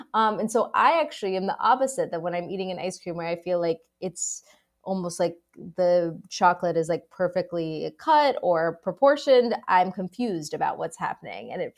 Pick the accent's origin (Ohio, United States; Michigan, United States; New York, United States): Ohio, United States; Wyoming; also born or lived in Clifton, Cincinnati; And I was born in Clifton, but I did not grow up there. I spent most until eighth grade, I lived in a small town that is actually separate from Cincinnati, but basically in Cincinnati. It's almost like a suburb. It's called Wyoming, Ohio.